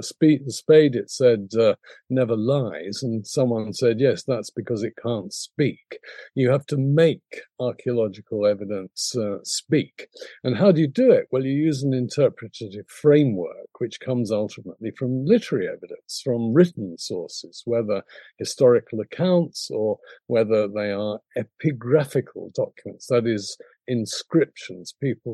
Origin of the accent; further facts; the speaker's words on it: London, United Kingdom; born there; I'm from an upper middle class English family. I was born in London, City of London.